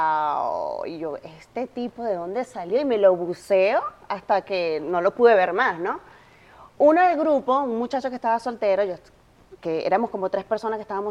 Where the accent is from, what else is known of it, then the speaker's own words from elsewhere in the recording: Maracay, Aragua, Venezuela; Llego a Maracay, yo soy de Maracay